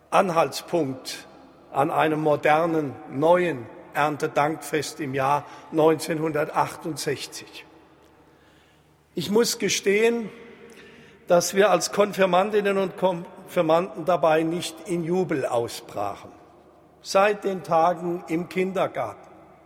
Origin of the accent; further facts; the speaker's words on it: Darmstadt, Hesse, Germany; 1968, vor 51 Jahren, wurde ich in meiner Heimatstadt Darmstadt konfirmiert.